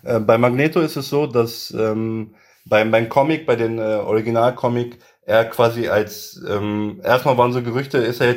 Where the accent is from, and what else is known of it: Göttingen, Lower Saxony, Germany